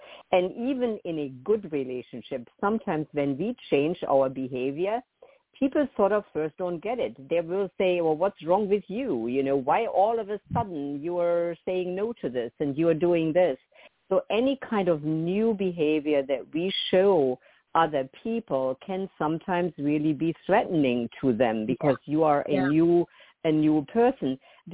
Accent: Germany; I grew up in the German culture, and punctuality is a huge value. Our trains run on time.

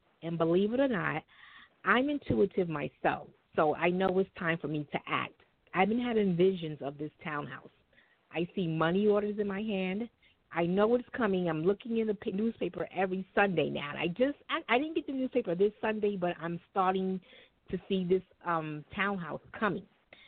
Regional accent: Long Island, New York, United States; I'm a suburban girl, so I grew up on the Long Island in New York City.

